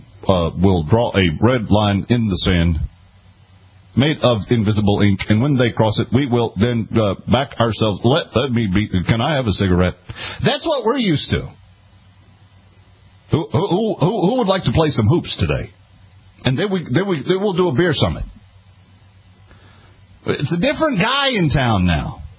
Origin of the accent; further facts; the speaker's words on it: Fort Worth, Texas, United States; Let's go to my hometown, where I'm from originally, Fort Worth, Texas.